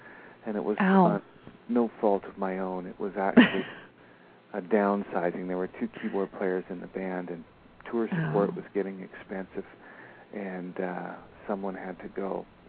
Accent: Victoria, British Columbia, Canada; I moved away from my hometown, which was Victoria, B.C., and I drove to Vancouver, and I joined a band.

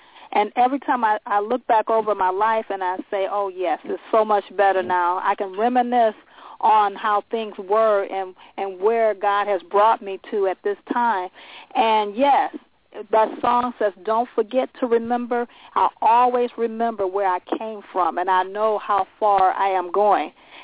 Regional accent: California, United States; from California.

